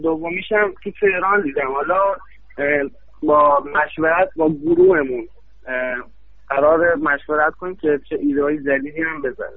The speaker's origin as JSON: {"language": "Persian", "town": "Kazerun", "region": "Fars", "country": "Iran", "said": "تو شهر خودمون کازرونم را بندازیم یه دونه"}